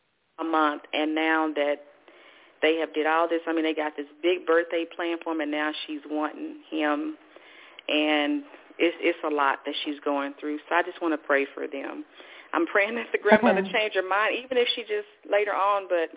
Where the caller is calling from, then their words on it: Texas, United States; from Texas.